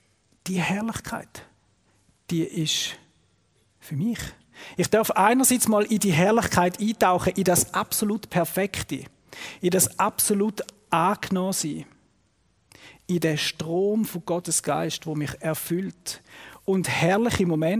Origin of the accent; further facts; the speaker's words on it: Switzerland; Und bei uns in der Schweiz, das ist noch ziemlich aufgeräumt.